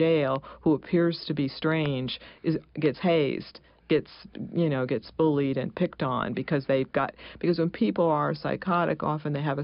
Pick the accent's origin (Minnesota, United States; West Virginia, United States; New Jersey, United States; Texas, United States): West Virginia, United States; also born or lived in Albany; Here, I grew up in West Virginia, and then I grew up in Albany, so it isn't in a town.